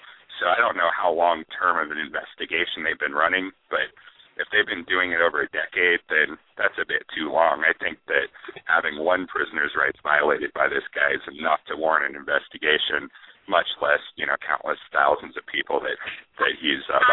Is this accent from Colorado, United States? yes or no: yes; Denver, Colorado, United States; Yeah, I am from Denver, and thanks for taking my call.